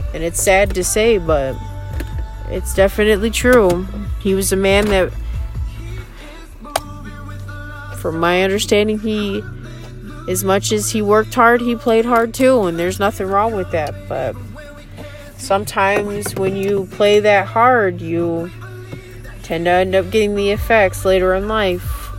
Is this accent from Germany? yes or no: no; Sacramento, California, United States; born there; So, I was born in California, Sacramento, California. Sun Kingdom, as I've always called it. Born there, raised there for about 4 years.